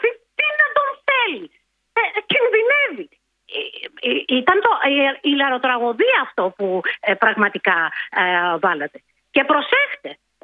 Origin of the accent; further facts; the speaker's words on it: Peloponnese, Greece; αυτό που λέμε στο χωριό μου στη Μάνη